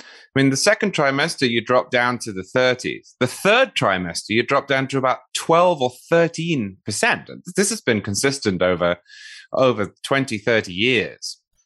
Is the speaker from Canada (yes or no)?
no; England, United Kingdom; now in United States; I'm originally from England.